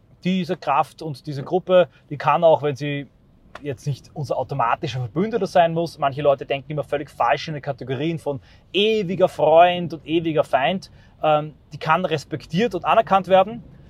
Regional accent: Austria; wenn ich mir als Österreicher diesen Wahnsinn gefallen lasse.

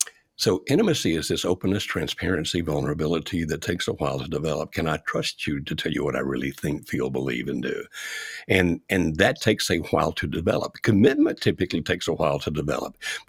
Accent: the South, United States; accent: Deep South Southern; I'm a Southerner and I can't speak other languages than Deep South Southern.

